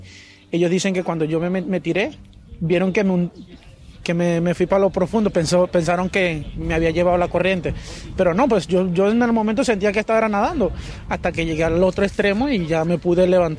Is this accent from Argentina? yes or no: no; Venezuela; moved away; Pues salí de Venezuela y de ahí llego a Colombia, en Necoclí, y de ahí pues cogimos lancha y esas cosas y entramos a la selva, lo que le dicen Darién.